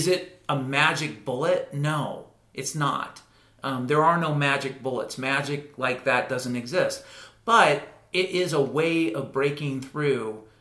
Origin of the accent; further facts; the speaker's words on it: Washington, United States; And I grew up in Washington State. So if you're going to say, well … it rains there.